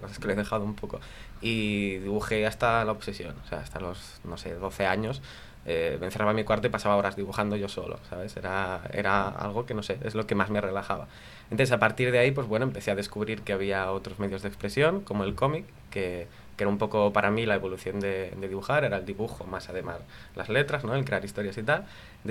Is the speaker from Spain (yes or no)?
yes; Barcelona, Catalonia, Spain; also born or lived in Mataró; Entonces yo, pues por circunstancias de la vida de mis padres, pues nací en Mataró, viviendo en Canet de Mar. O sea, que soy un poco de todos los sitios, pero yo me siento de Barcelona.